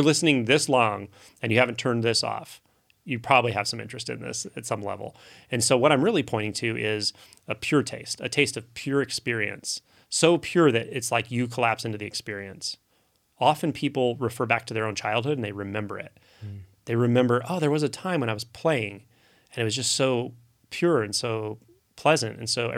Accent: United States; like I grew up here in the United States, so that's my reference point.

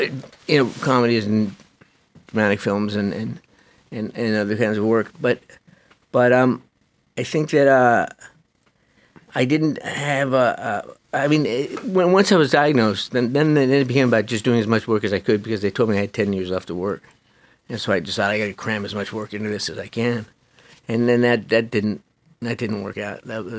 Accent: Canada; I grew up in Canada.

